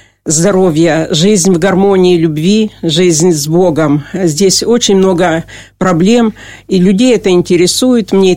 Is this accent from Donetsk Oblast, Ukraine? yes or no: yes; Donetsk, Donetsk Oblast, Ukraine; я переселенка из Донецка